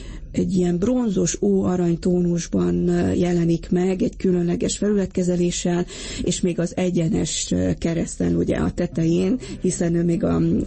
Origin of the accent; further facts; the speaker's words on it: Transylvania, Romania; én erdélyi magyar, székely magyar vagyok